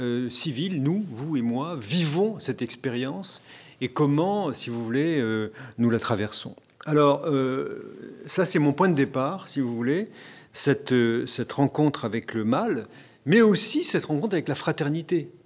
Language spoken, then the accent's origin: French; Oran, Oran Province, Algeria; Moi-même, je suis un enfant d'Algérie, comme notre ami Claude Jorda, que je salue, qui est ici présent. Et je me souviens que dans mon enfance, j'habitais à Oran